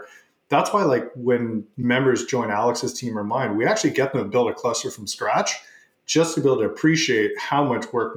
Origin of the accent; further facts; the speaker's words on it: Canada; I'm Canadian. Eventually, I'm going to bring up the fact you spell color with a U and everyone else is spelling it wrong.